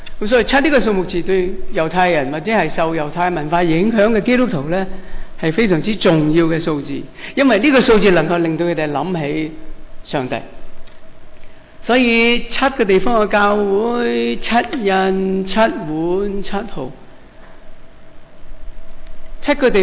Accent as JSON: {"language": "Chinese", "country": "China", "said": "即是我们中国人很喜欢八，是吗？因为八法嘛。我们中国人华人不喜欢四"}